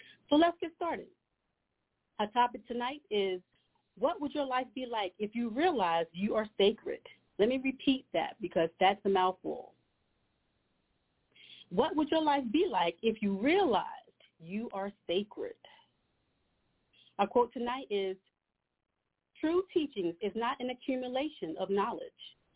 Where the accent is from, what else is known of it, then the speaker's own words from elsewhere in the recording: the South, United States; You know, can't hold it against me, Baba Kevin. I'm from the South.